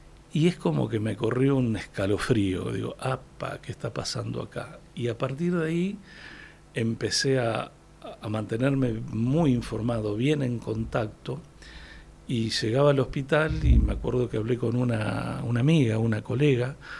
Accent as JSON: {"language": "Spanish", "town": "Empalme Villa Constitución", "region": "Santa Fe", "country": "Argentina", "said": "Como es de la comuna, pues yo vivo en Empalme, soy de Empalme"}